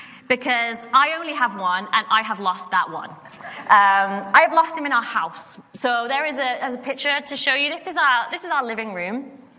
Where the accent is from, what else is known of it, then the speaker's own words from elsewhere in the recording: United Kingdom; And as a mum, and I'm British, so there's an emphasis on the U in there